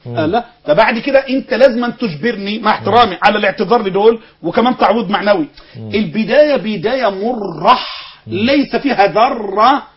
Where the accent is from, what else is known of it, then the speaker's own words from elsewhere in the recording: Egypt; احنا ابناء مصر مش جايين من كوكب اخر